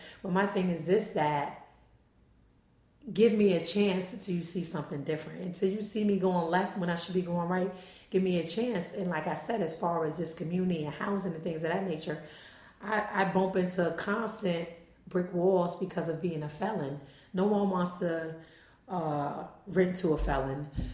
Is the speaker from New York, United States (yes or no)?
yes; Hudson, New York, United States; also born or lived in Albany; lived in Albany for maybe 3 years. But besides that, this is my home. This is, anytime you ask, where I'm from Hudson.